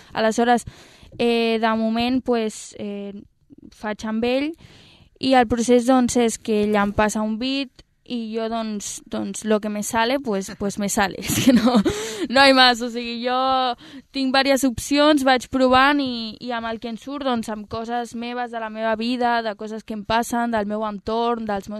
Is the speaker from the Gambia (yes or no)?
no; Sabadell, Catalonia, Spain; és d'on soc i d'on vinc, no? D'un barri dels Marinals, aquí de Sabadell.